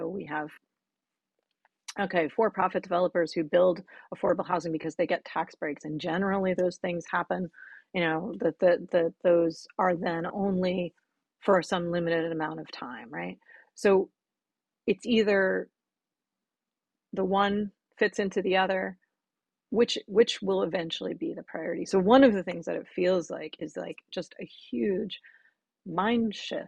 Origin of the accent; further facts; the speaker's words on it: New York, United States; Yeah, I mean, I would say, okay, so as a New Yorker, I was always, to be a certain extent, a little bit of a fish out of water in California.